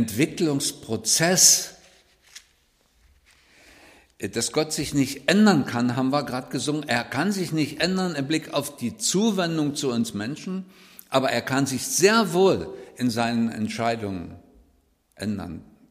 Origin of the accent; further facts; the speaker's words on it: Görlitz, Saxony, Germany; Das war die Behauptung in der Schule, mit der ich groß geworden bin in Görlitz.